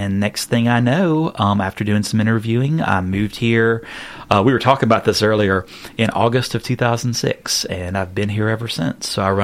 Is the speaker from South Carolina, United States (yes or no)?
yes; South Carolina, United States; born there; My grandmother was from Louisiana. I was born in South Carolina, but I always had this sort of fascination as a child of Louisiana.